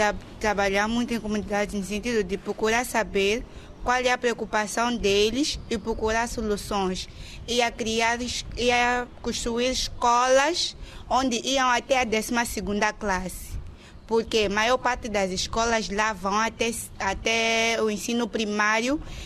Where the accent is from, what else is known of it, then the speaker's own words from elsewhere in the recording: Nampula, Mozambique; Eu sou natural de Nampula.